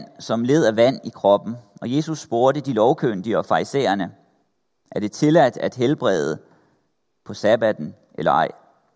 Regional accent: Copenhagen, Capital Region of Denmark, Denmark; Så er jeg født og opvokset i København.

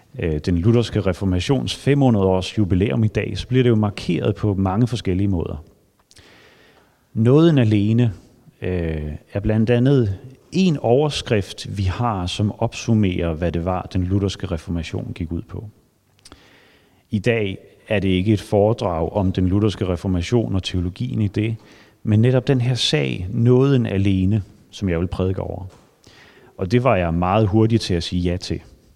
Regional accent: Hillerød, Capital Region of Denmark, Denmark; Jeg kommer fra Hillerød, hvor jeg bor sammen med min kone Amalie og vores tre børn.

